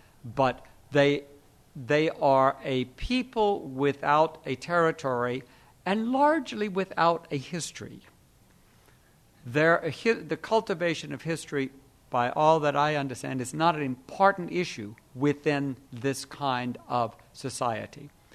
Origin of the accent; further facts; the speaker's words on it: Louisiana, United States; And I'm from the Deep South. I'm from Louisiana. And I recognize the rhetoric.